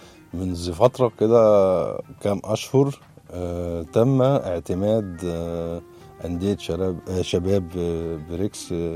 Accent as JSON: {"language": "Arabic", "country": "Egypt", "said": "عندنا في مصر بدأنا ب7 مدن صناعية شبابية"}